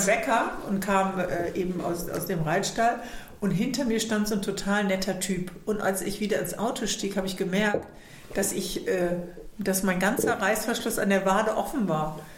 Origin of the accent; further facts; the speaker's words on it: Northern Germany, Germany; mein ganz schweres Hollandrad, was ich als Norddeutsche liebe